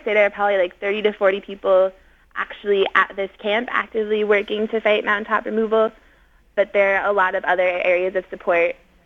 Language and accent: English; Littleton, Colorado, United States; I grew up in Littleton, Colorado.